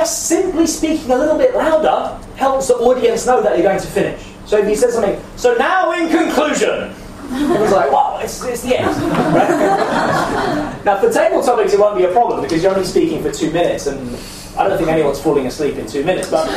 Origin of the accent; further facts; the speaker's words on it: England, United Kingdom; I'm English, sorry.